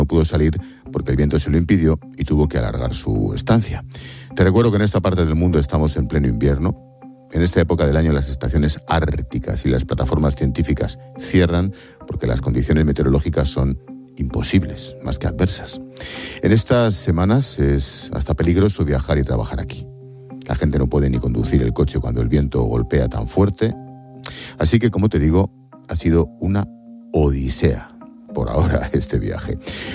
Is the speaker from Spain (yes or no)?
yes; Spain; Nos pregunta de dónde venimos, somos españoles.